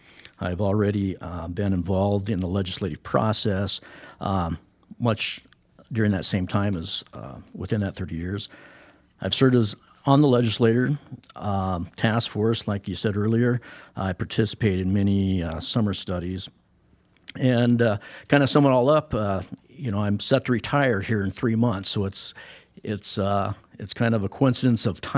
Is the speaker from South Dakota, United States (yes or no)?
yes; Belle Fourche, South Dakota, United States; I was born in Belle Fourche, lived on a ranch out at Union Center for a number of years, and currently live just north of Sturgis, kind of in between Sturgis and Whitewood.